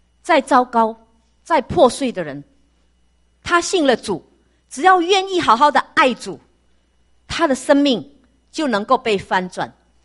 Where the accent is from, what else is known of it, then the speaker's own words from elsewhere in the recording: Malaysia; 我去年回我的家乡是在马来西亚，我是来自马来西亚。